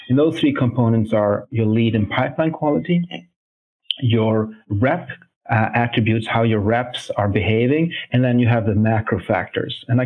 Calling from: Barcelona, Catalonia, Spain; I'm calling today from Barcelona, where we have our R&D center.

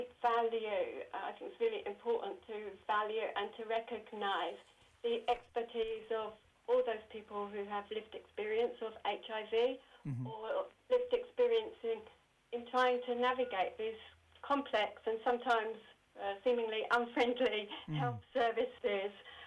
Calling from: Brisbane, Queensland, Australia; I'm speaking from the Tuggera and Jagera people's land here in Brisbane

